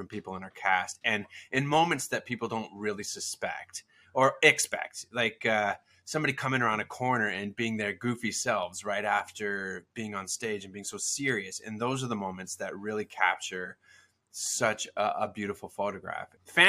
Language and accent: English; California, United States; I was born in the bicentennial year of 1976. I grew up in Northern California.